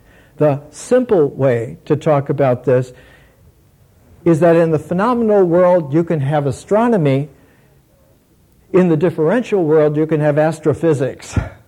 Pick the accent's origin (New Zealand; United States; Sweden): United States; Midwest; Where I grew up in the Midwest, Chicago was the big city.